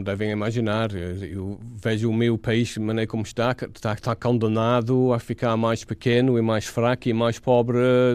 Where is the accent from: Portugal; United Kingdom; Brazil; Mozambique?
United Kingdom; Yorkshire and the Humber; Portuguese is a second language; De Yorkshire, ao pé de Sheffield. Na minha vila, que tem 60 mil pessoas, fecharam a esquadra da polícia